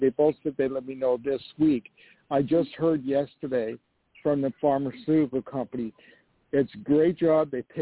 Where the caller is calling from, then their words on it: New York, United States; I'm calling from New York. I'm 63, and I'm a Leo.